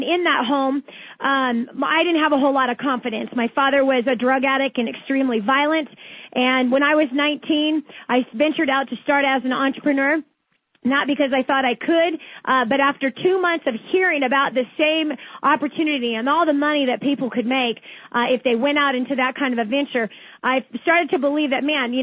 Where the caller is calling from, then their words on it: California, United States; I'm calling you from Northern California.